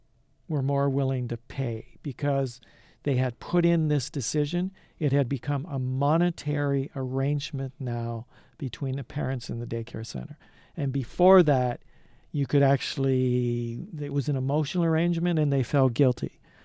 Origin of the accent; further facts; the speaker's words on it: Brantford, Ontario, Canada; And I'm from Brantford.